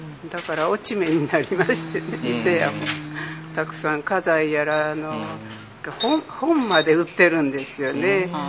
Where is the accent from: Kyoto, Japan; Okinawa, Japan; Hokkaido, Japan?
Kyoto, Japan; 京都は京都ですけど両親はあの滋賀県人ですので、私本当の京都弁はあんまり使ったことないんです。